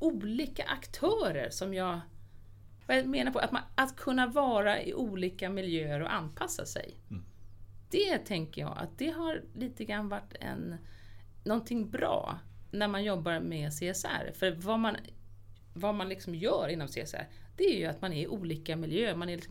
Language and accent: Swedish; Lidingö, Stockholm County, Sweden; när jag var liten, alltså uppvuxen på Lidingö. Med föräldrar som har jobbat inom sjukvården och AGA.